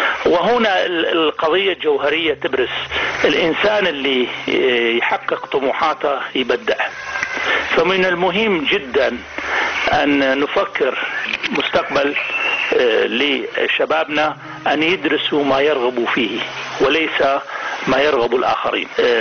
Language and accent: Arabic; Iraq; moved away as an adult; الدافع الوحيد اللي خلاني أترك بلدي العراق كان بسبب الظلم والقهر والنظام الدكتاتوري